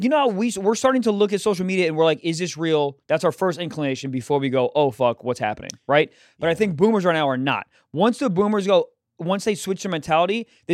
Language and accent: English; Jacksonville, Florida, United States; November 23rd, Jacksonville, my hometown.